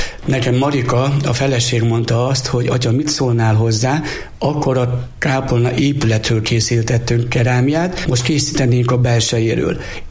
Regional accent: Kál, Heves, Hungary; Én innen 20 kilométerről származom, Káló nevű kis településről.

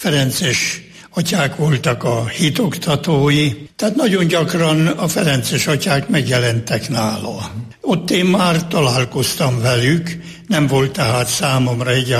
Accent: Slovakia; Én Csallóközből származom, Pozsony közelében van a szülőfalum. Egy teljesen magyar környezetben nevelődtem. A általános iskola, vagy abban az időben elemiskolának mondták, elvégzése után Pozsonyba mentem, a magyar gimnáziumba.

